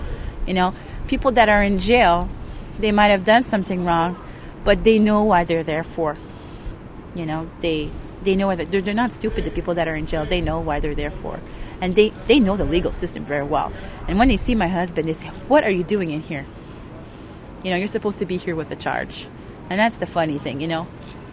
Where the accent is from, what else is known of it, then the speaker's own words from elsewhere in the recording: Canada; Me as a Canadian, I should have at least have the right to know why my husband is being arrested.